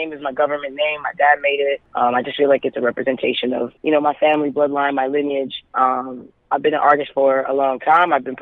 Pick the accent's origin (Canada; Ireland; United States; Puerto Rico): Canada; Toronto, Ontario; Well, I'm born and raised in Toronto. So I was raised like sort of the East End, but not really. It's like the East End of Toronto, but not yet Scarborough.